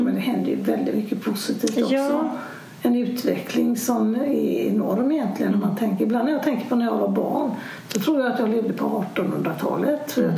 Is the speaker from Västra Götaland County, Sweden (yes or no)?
yes; Gothenburg, Västra Götaland County, Sweden; Jag är ju född och uppvuxen i Göteborg och... Jag hade mormor och mamma släkt i Tyskland och pappa släkt uppe i Bohuslän.